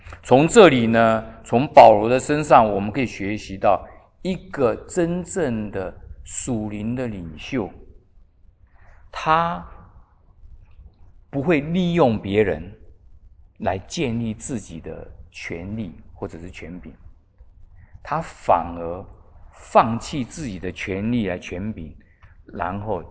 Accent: China; 我们中国人有一句话，有没有？三人行必有什么？

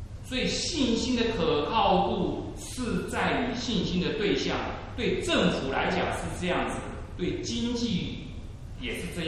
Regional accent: Taiwan; born there; 我是属于外省人，虽然我也是生在台湾，可是我父母是外省人，所以我就是外省人。

